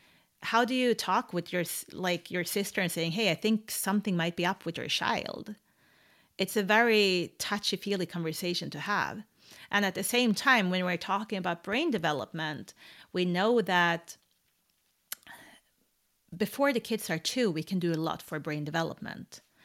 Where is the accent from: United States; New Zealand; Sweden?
Sweden; Sundsvall, Västernorrland County; English is a second language; Original, I'm from Sundsvall, which is like 3.5 hours above the capital in Sweden.